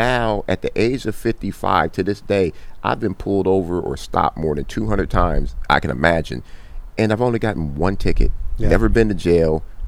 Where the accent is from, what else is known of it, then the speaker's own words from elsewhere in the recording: Compton, California, United States; So ever since I was 12, 13, 14 years old, like, I grew up in Compton, and my mom's put me in Catholic school to keep me out of trouble.